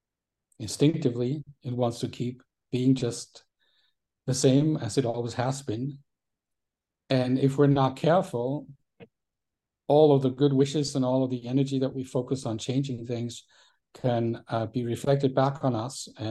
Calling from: Austria; I am tuning in from Austria today

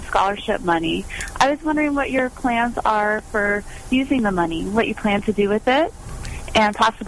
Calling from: San Diego, California, United States; I'm calling from San Diego.

